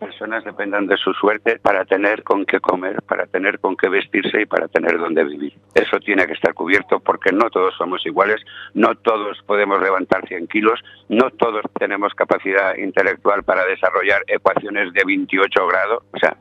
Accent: Valencia, Valencian Community, Spain; yo soy de Valencia

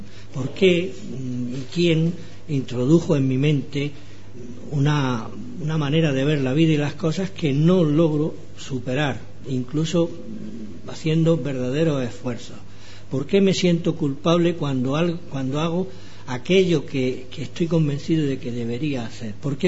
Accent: Madrid, Community of Madrid, Spain; Yo soy madrileño, podría haber aprovechado la coyuntura para ir a Madrid gratis.

